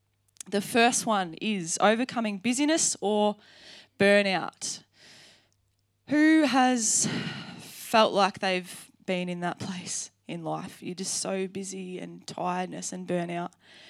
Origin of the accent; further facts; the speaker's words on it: Australia; I'm such an Aussie, hey.